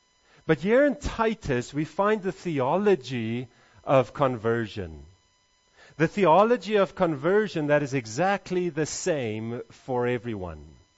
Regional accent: Mpumalanga, South Africa; born there; accent: mixed; first language Afrikaans; English is a second language; I was born in the Oost-Transvaal, so I'm actually Afrikaans, to Canadian parents, so I never learned South African English because they shot the English. So my English is a combination of 1970s Canadian. I spent a few years in the States as well

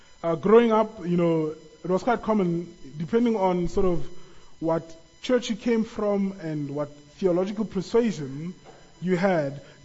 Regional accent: South Africa; As a South African nation, you know, we do actually face much discouragement.

